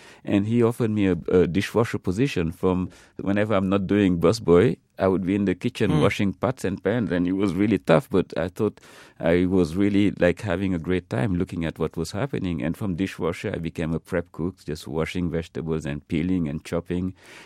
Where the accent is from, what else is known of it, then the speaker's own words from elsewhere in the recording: Senegal; moved away; adding now to that French background that I had growing up in Senegal because of our colonial past.